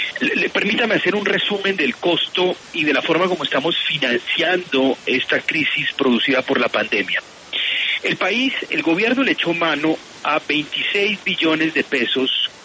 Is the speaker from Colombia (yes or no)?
yes; Colombia; cuando usted es asalariado, como yo, como muchos colombianos